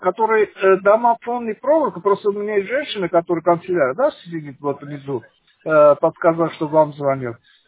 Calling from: Akulovka, Russia; я звоню из Акуловки, дом 18.

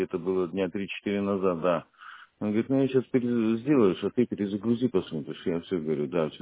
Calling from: Shushary, Saint Petersburg, Russia; Я из Шуша звоню. Первомайская, 19, корпус 1, квартира 165.

